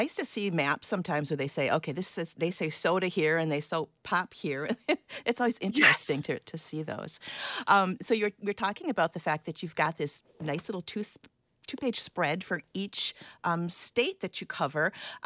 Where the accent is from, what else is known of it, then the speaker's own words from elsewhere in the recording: Michigan, United States; Well, I grew up in Michigan, and I can attest that your Michigan information is also correct.